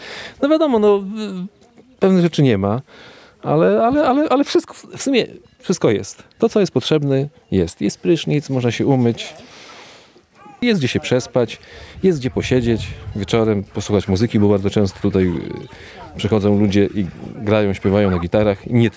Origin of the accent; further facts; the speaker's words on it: Puławy, Lublin Voivodeship, Poland; Jestem z Puław, województwo lubelskie.